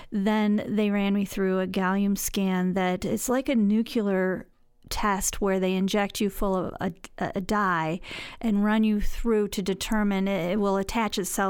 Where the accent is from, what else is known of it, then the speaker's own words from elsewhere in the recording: Mason, Michigan, United States; I grew up in Mason, Michigan, and I am currently serving Christ and my community here at Mason First Church of the Nazarene.